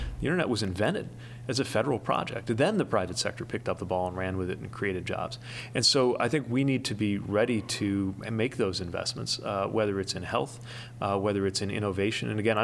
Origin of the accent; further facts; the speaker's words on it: Midwest, United States; as a Midwesterner, as a veteran